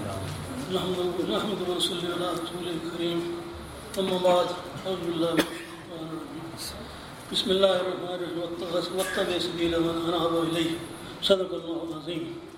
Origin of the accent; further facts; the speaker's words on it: Lahore, Punjab, Pakistan; میرا تعلق لاہور سے ہے.